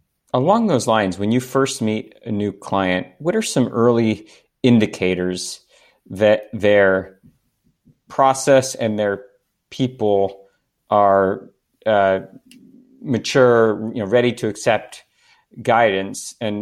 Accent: United States; accent: American; And I know it sounds awful with my horrible American accent, but you'll have to forgive that.

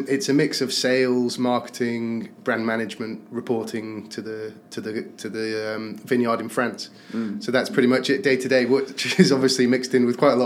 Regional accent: North West England, United Kingdom; born there; I'm not French, but by my accent. But yeah, I was born in the northwest of England, South Cheshire.

